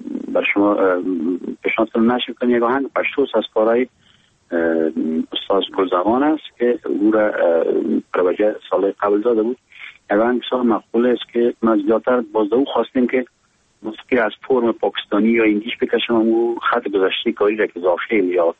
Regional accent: Afghanistan; ما به عنوان یک افغان که گذشته چیزای مختلف از شنیده تجربه کرده

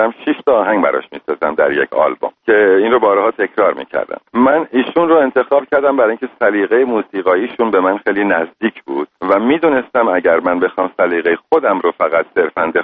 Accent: Abadan, Khuzestan, Iran; born there; من متولد آبادان هستم و آبادان شهری بود که به خاطر پالایشگاه از تمام ایران به خاطر کار می اومدن اونجا

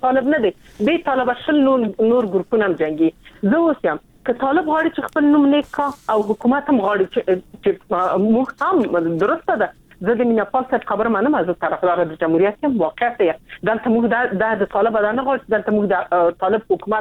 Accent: Afghanistan; ته مسلمان یې موږ مسلمان یو ته افغان یې زه افغان یم

